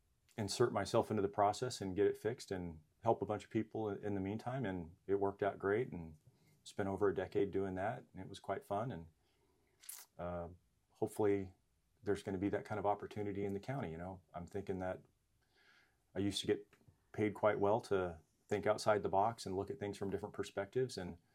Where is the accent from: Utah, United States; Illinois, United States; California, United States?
California, United States; I grew up in the Yosemite area in California, and it was an absolutely beautiful place to live.